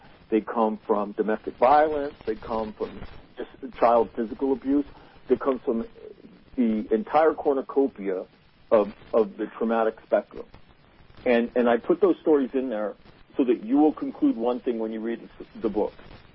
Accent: Sacramento, California, United States; The worst thing I've ever seen in my life, I grew up in Sacramento.

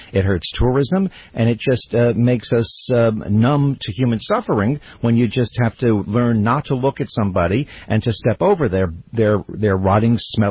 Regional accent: New York, United States; I grew up in New York. I've jumped over bodies in Grand Central Station, going on to my job as a morning host on New York radio.

